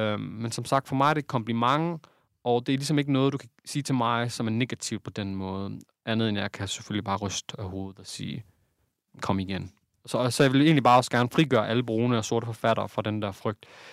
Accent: Aarhus, Central Denmark Region, Denmark; Og vi er fra Aarhus, ja. Det er rigtigt.

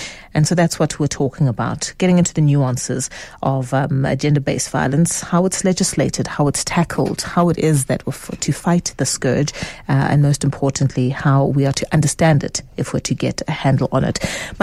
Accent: South Africa; whilst we are incredibly frustrated as South African citizens, as women living in South Africa

